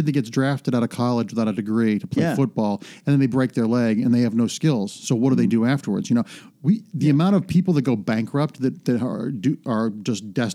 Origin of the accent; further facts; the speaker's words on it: Cleveland, Ohio, United States; But I love growing up in Cleveland. I had a very Norman Rockwell childhood.